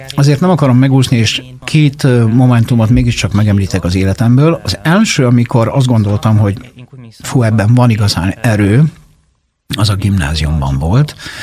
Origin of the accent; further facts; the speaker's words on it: Veneto, Italy; Én Észak-Olaszországból jövök, a családom észak-olaszországi Cadore vidékéről, tehát nálunk az alaplátványa hegyek voltak.